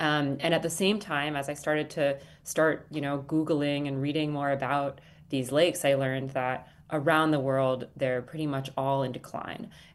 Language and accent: English; Denver, Colorado, United States; Gosh, I grew up in Denver, Colorado